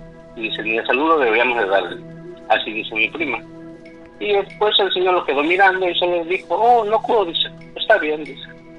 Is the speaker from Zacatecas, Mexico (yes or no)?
no; Puebla, Mexico; Yo soy de la Sierra Norte de Puebla.